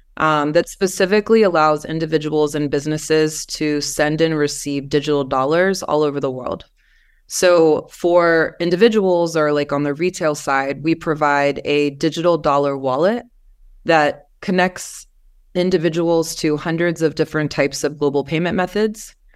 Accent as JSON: {"language": "English", "region": "North Carolina", "country": "United States", "tie": "born or raised there", "lives_now": "Los Angeles, United States", "said": "I am originally from North Carolina."}